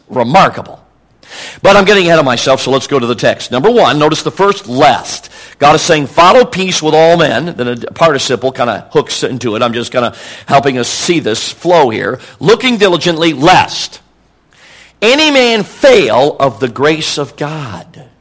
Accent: Chicago, Illinois, United States; Now, I'm not a camper. I mean, I grew up in Chicago. You know what I'm talking about. I'm not a camper.

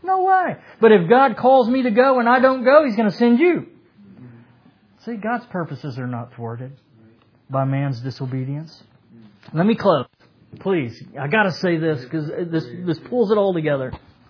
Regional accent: Corpus Christi, Texas, United States; But 3 months later, I was in my hometown, Corpus Christi, where I grew up, and I was telling my old good friend this story.

